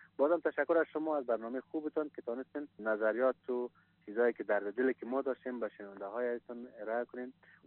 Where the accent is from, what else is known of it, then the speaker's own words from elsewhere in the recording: Afghanistan; به عنوان یک افغان، به عنوان یک شهروند و به عنوان یک معلم از رسانه های ما گله داریم